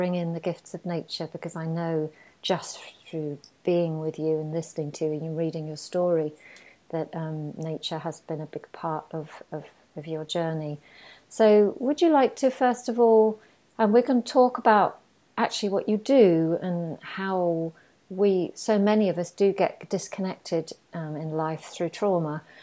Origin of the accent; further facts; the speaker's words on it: England, United Kingdom; accent: English; I pronounced it with a very English accent there, but that's good because we're English.